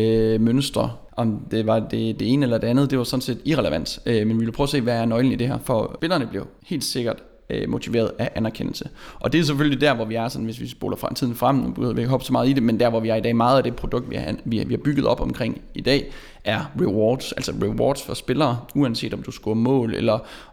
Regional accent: Vadum, North Denmark Region, Denmark; Han er fra Brovst, jeg er fra Vadum.

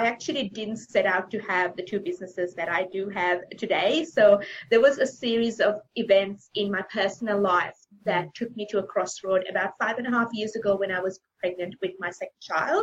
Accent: Sri Lanka; Christian schooling back in Sri Lanka, because I'm originally from Sri Lanka

